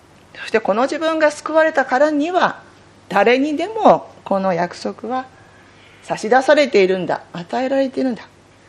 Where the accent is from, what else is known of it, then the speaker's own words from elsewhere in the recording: Saitama, Japan; 海なし県の埼玉で育って